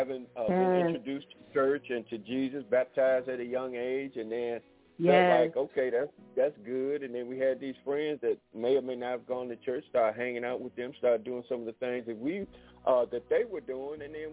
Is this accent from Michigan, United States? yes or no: yes; Detroit, Michigan, United States; now in Pine Bluff, United States; I grew up in Detroit, spent 40 years growing up in Detroit, but I had to come back home down south to Pine Bluff, Arkansas, where I'm broadcasting now, which is my birthplace.